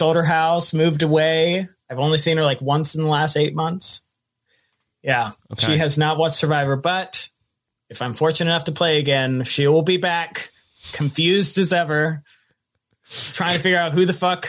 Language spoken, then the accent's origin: English; Atlanta, Georgia, United States; So High is from Atlanta. I'm from Atlanta.